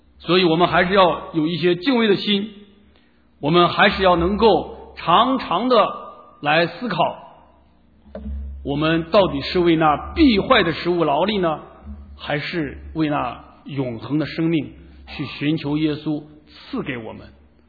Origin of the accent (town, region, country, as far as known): China